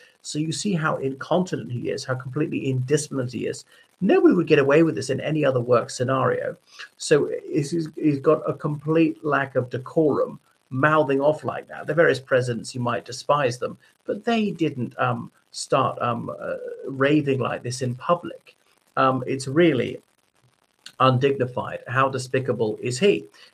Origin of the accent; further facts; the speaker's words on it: Ireland; o everybody … from Ireland.